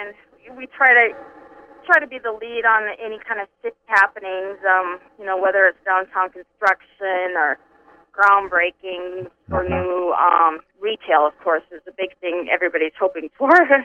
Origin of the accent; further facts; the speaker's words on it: Jamestown, North Dakota, United States; now in Williston, United States; Actually, no, but I am a North Dakota native, born and raised in Jamestown. And I've been out here, though, half my life. So I've been out here since 1991.